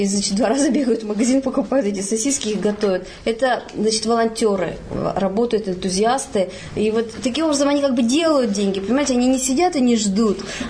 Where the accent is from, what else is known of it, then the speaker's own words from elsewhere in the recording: Australia; я из Австралии. Сюда приехала к своей маме навестить ее